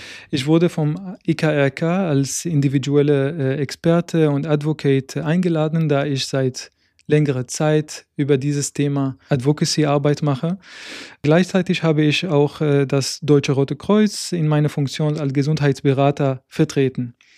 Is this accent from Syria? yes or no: yes; Aleppo, Aleppo Governorate, Syria; German is a second language; now in Germany; ich bin in Syrien, in Aleppo geboren und aufgewachsen.